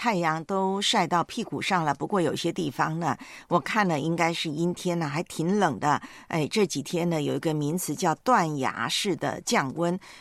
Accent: Taiwan; now in Hong Kong; 不论是我的老家台湾那边，又或者是呢香港这边呢

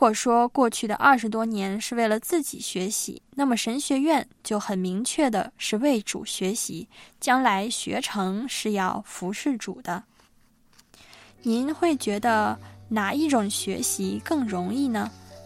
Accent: China; now in Hong Kong; 这几位同学听说我是内地来的

